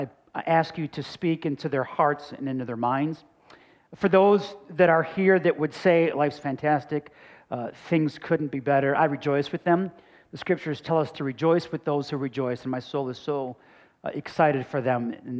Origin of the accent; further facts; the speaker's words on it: Buffalo, New York, United States; I grew up in Buffalo, New York. So I'm a Bills fan.